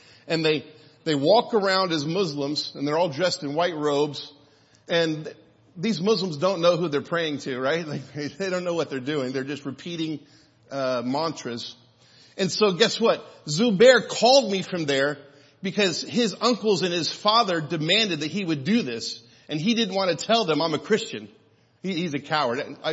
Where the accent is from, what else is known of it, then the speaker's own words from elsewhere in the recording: Kansas, United States; when I was raised in Wyandotte County in an atheist family